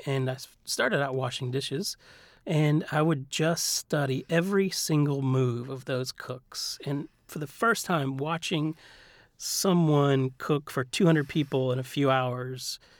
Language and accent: English; Virginia, United States; And so I was born and raised in Virginia, but the food that I was cooking and eating in Richmond, Virginia was nothing like the food I grew up with.